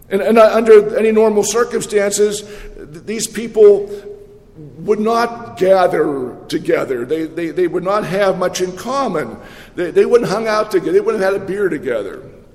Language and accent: English; Ellwood City, Pennsylvania, United States; where I grew up in Elwood City, you had the Hungarian Club, the German Club, the Sons of Italy, you know. In fact, part of Elwood City was called Little Italy.